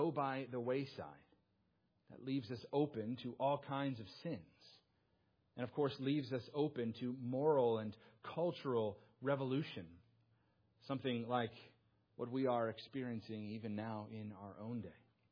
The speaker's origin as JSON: {"language": "English", "region": "the North", "country": "United States", "lives_now": "North Carolina, United States", "said": "I'm from the North, and when I moved to North Carolina, it was really the first time that I saw there were still laws in place about prohibiting the sale of alcohol on Sunday."}